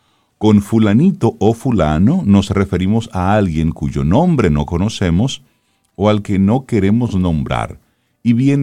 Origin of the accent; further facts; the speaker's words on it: Salcedo, Hermanas Mirabal, Dominican Republic; now in Santo Domingo, Dominican Republic; Cuando yo vine de Salcedo, yo escuchaba mucho eso en balde, y yo, como aquí en la capital, Se usa mucho sí, la L, y yo venía con mi I del Cibao.